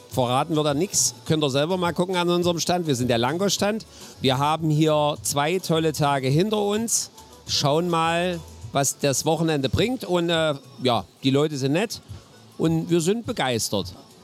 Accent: Bernburg, Saxony-Anhalt, Germany; Also wir sind die Langosch-Freunde, wir sind aus Bernburg.

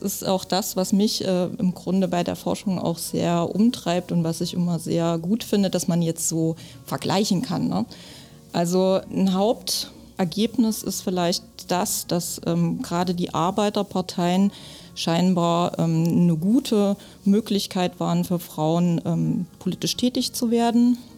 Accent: Gotha, Thuringia, Germany; Wenn ich es jetzt mit Gotha, meiner Heimatstadt, vergleiche, auf jeden Fall viel besser.

